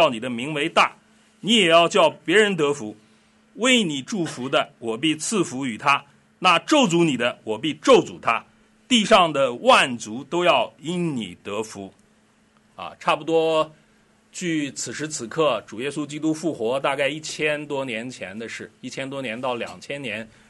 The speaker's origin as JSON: {"language": "Chinese", "country": "China", "said": "我们中国人讲康乾之治"}